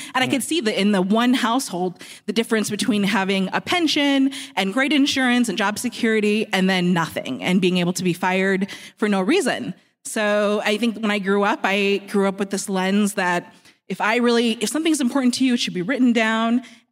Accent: Guyana; From Guyana. It's in South America. So I'm kind of part of the Latinx diaspora, but I'm West Indian, South Indian.

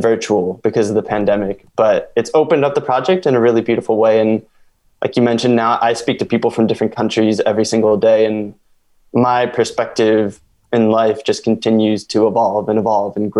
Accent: Norristown, Pennsylvania, United States; I grew up in Norristown, Pennsylvania, and I went to a high school called Kennedy Kendrick Catholic High School, which no longer exists.

